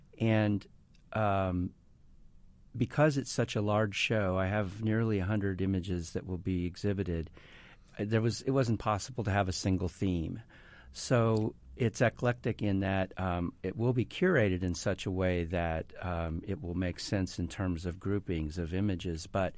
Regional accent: Indiana, United States; And I grew up in Indiana, in southern Indiana along the Ohio River, so I love rural Indiana.

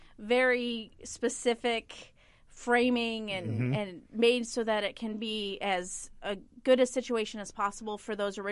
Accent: Indiana, United States; is near to my heart because I grew up in Lake County.

